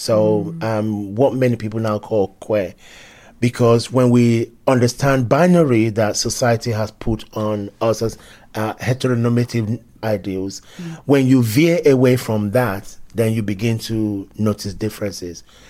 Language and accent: English; Nigeria; also born or lived in England; I was born in England. Probably under the age of 3 years old, I was back in Nigeria with my parents. And of course, I grew up in Nigeria.